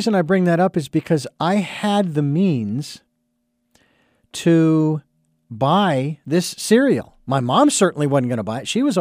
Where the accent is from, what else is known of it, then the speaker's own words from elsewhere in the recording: Southwest, United States; I'm from the Southwest, but I'm still, I guess you could say I'm from the South, but not the true South down in the eastern part of the country.